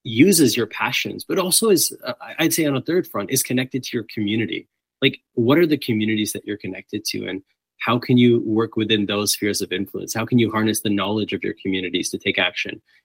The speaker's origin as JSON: {"language": "English", "region": "British Columbia", "country": "Canada", "said": "And it seems like as a British Columbian, I guess what I'm thinking here is that the conversation only becomes huge when these fires impact the power centers in Toronto and Ottawa."}